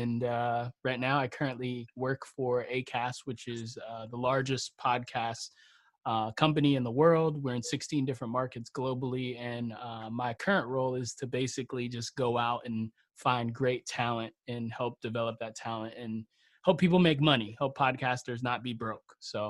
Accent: Brooklyn, New York, United States; also born or lived in Florida; I hail from Brooklyn, New York. I'm a Florida boy by birth.

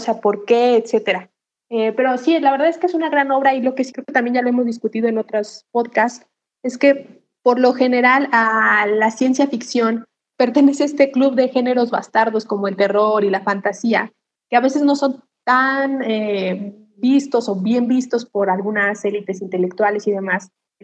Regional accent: Mexico; nosotros como mexicanos

